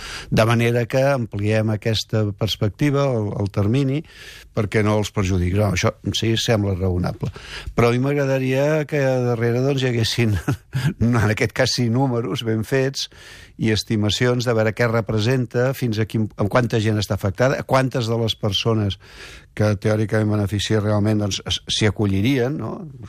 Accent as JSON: {"language": "Catalan", "region": "Catalonia", "country": "Spain", "said": "ens convé com a europeus i com a catalans"}